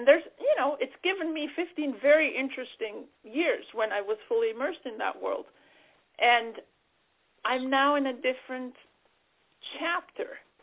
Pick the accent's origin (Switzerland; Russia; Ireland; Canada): Switzerland; moved away as an adult; now in United States; I was born in Switzerland, born and raised in Switzerland, and then I moved to the U.S. when I was 25.